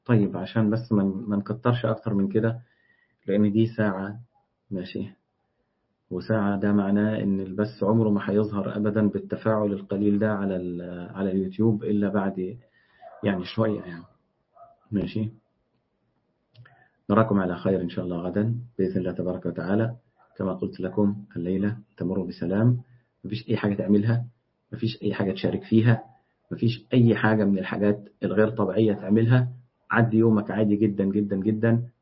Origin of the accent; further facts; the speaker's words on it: Egypt; وفي بلاوي كتير بتحصل زي اللي شفناه النهاردة عندنا في مصر، غير الناس اللي هتكسر إزاز في الشارع.